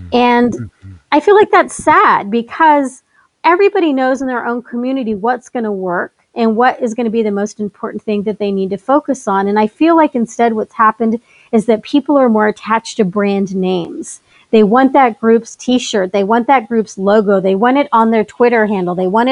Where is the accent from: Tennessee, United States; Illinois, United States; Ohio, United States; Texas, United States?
Texas, United States; also born or lived in Georgia / New Mexico / California; Now, I've lived in Georgia. I'm from Texas. I've lived in New Mexico. I've lived in California.